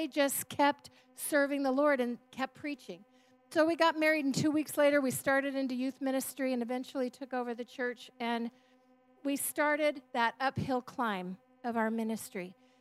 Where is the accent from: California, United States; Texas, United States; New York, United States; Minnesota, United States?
California, United States; San Jose; I was raised here in San Jose and a pastor's kid, and then we ended up pastoring the same church. So one place my whole life.